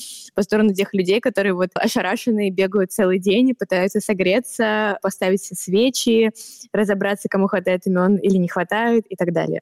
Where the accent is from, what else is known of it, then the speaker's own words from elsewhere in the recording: Siberia, Russia; потому что я не из Москвы. Я жила в очень маленьком городе в Сибири и поступила в 2015 году в университет.